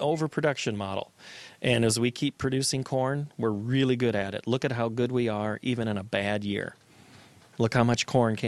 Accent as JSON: {"language": "English", "region": "Iowa", "country": "United States", "tie": "born or raised there", "said": "the farm that I grew up on in Buchanan County, Iowa, was not going to be big enough to support me and my father."}